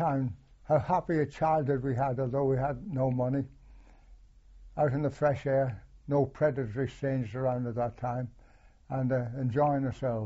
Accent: Dublin, Leinster, Ireland; also born or lived in Dundalk; I was born in Dundalk. We lived in Dundalk, then we moved to Dublin about 1937.

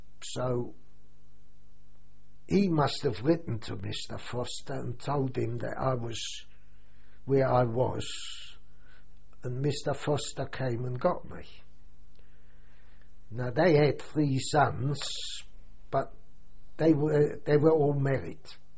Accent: Germany; English is a second language; now in United Kingdom; there we were all German boys, roughly of the same age. We didn't speak English.

